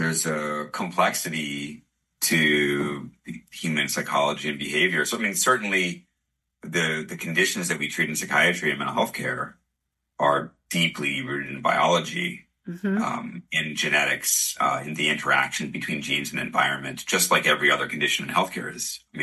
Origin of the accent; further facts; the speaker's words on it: New York City, New York, United States; my way of coping with the general grief of being a New Yorker then was to spend a lot of time clinically and on scholarship related to the attacks.